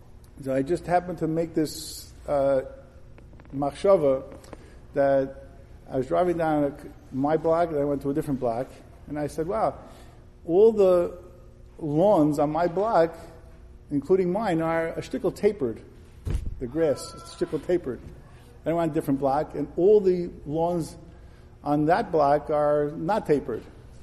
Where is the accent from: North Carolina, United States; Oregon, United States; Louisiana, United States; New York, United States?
New York, United States; Brooklyn; I grew up in Brooklyn. There was no such thing as grass.